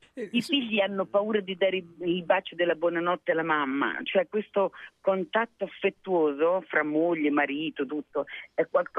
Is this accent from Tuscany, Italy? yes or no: no; Emilia-Romagna, Italy; sono emiliana